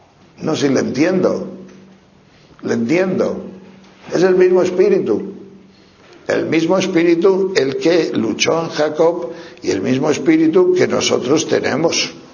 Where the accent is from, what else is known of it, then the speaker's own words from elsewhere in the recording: Palencia, Castile and León, Spain; yo andaba por las calles de Palencia, porque vengo de Palencia, allí estaba con mi familia